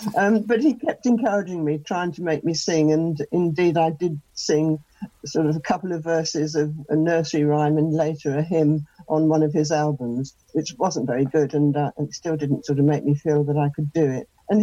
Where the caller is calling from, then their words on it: England, United Kingdom; I'm calling from England